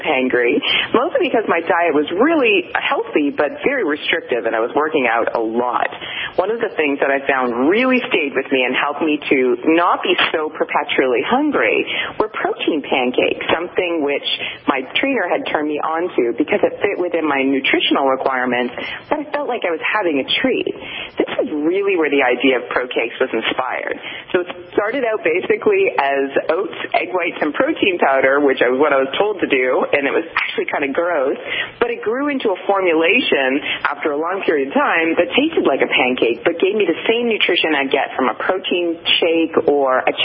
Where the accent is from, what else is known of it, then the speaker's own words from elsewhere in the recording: Toronto, Ontario, Canada; now in California, United States; I'm from Toronto, Canada, but I live in California now, where I'm with my husband and my two little rescue dogs.